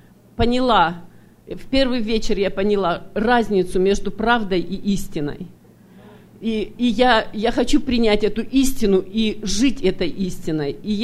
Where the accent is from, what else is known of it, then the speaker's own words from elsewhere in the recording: Sacramento, California, United States; я из Сакраменто.